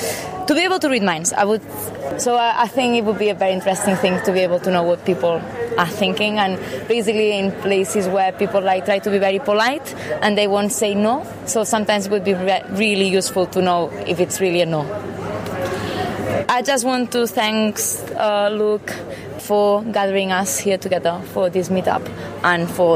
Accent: Barcelona, Catalonia, Spain; I'm Spanish. More in detail, I'm from Barcelona, so I consider myself Catalan.

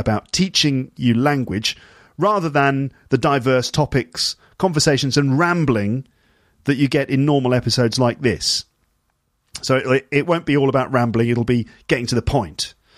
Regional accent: United Kingdom; And I'm like really, really British. So I'm really British

